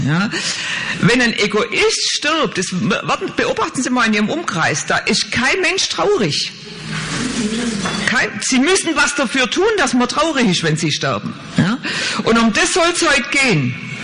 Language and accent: German; Blaubeuren, Baden-Württemberg, Germany; als ich mit 15 Jahren in meiner Heimatstadt Blaubeuren im Altenheim gearbeitet habe als Schülerin